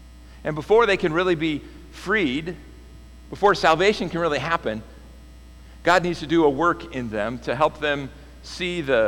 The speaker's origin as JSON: {"language": "English", "region": "California", "country": "United States", "tie": "born or raised there", "said": "For me, as a Californian, one of those things that was deeply embedded in me was at the very least, a distrust of anything Texas. That's just how you grew up in California."}